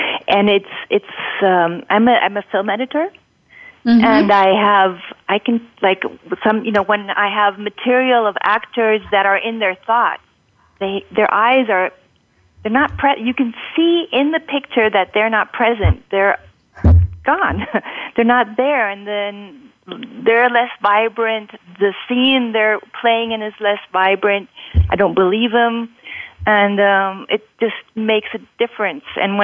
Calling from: Munich, Bavaria, Germany; I'm calling in from Munich in Germany.

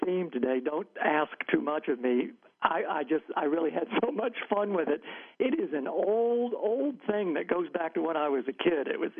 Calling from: Aventura, Florida, United States; I'm calling from Aventura, Florida, near Miami.

